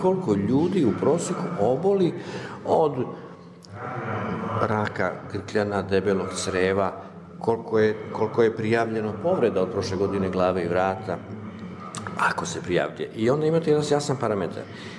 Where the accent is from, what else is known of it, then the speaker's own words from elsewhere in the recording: Serbia; Mi smo iz Srbije, evo i tu su kolege iz Novog Sada